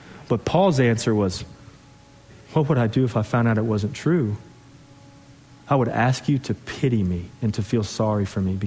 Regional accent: Texas, United States; born there; also born or lived in Portland, Oregon; Before I came back to Texas, I was born in Texas, and I moved to Portland, Oregon to be a youth pastor for 5 years.

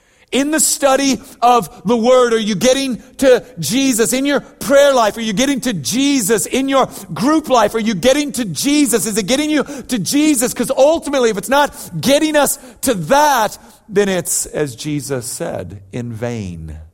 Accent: California, United States; And just to be clear, I grew up in and around the Bay Area. Not a big 90s Cowboy fan, all right?

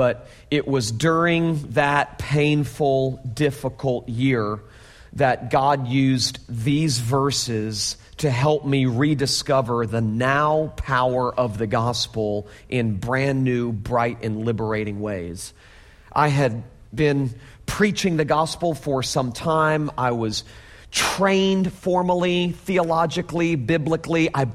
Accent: Florida, United States; Florida's my home. I was born in Florida. I was raised in Florida. I am a rare Florida native.

